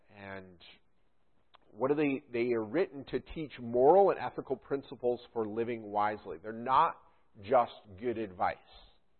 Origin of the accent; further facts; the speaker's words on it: New York, United States; where I grew up in the Adirondacks, you could barely see, you know, just to the next turn because of all the trees and everything.